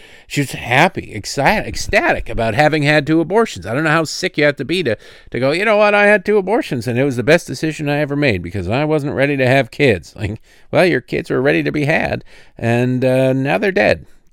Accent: Detroit, Michigan, United States; I had, you know, I'm growing up in Detroit.

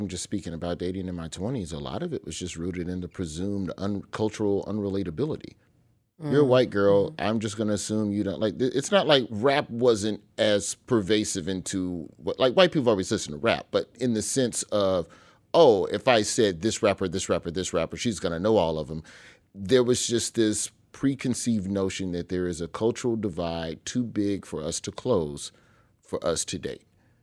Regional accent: Birmingham, Alabama, United States; I grew up in Birmingham, Alabama. Birmingham proper, the Birmingham within the city limits, is about an 80% black city.

